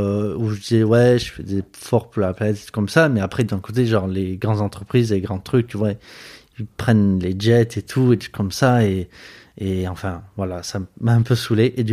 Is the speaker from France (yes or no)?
yes; Marseille, Provence-Alpes-Côte d'Azur, France; also born or lived in Montpellier; Ouais, en fait, moi j'étais dans le sud, j'ai fait mes études à Montpellier, tu vois, j'ai grandi à Marseille, j'ai fait mes études à Montpellier.